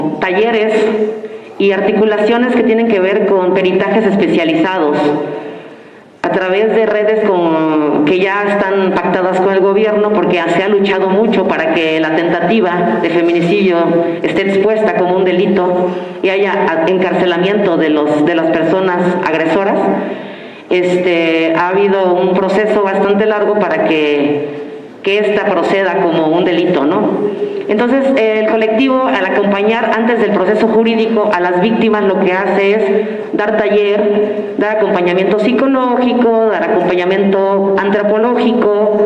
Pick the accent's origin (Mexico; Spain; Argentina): Mexico; del que nosotros provenimos como mexicanos también o como gente de este territorio